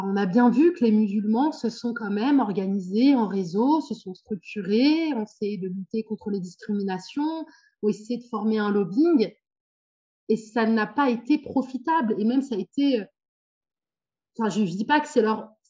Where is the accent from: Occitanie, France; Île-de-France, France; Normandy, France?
Normandy, France; born there; je suis née en Normandie. Sans une fratrie plutôt grande, plutôt généreuse. J'ai 5 sœurs et un frère. Mes parents sont d'origine algérienne.